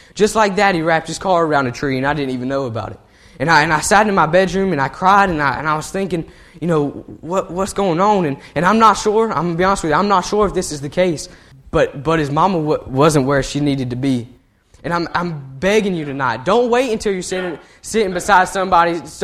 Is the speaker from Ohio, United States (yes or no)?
no; Columbia, South Carolina, United States; Growing up in South Carolina, or Columbia, South Carolina, a situation came up and I had to go to a public school for about 3 years.